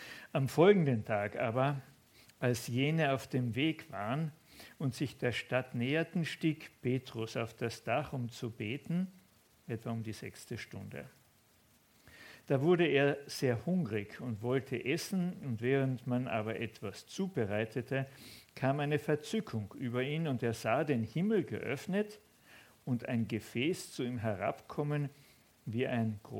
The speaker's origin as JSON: {"language": "German", "town": "Köstenberg", "region": "Carinthia", "country": "Austria", "tie": "born or raised there", "said": "Ich bringe euch ganz liebe Grüße mit aus Köstenberg. Das ist meine Heimatgemeinde, dort wo der Helmut Singer herkommt."}